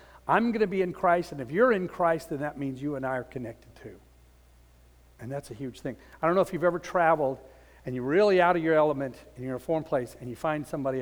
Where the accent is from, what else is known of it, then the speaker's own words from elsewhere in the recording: Houston, Texas, United States; He goes, yeah, I'm from Texas. I'm like, oh, that's wonderful. That's wonderful. We're the only two Texans in Africa at the time, I thought, you know. But immediately, and I told him, I'm from the Houston area, that kind of thing.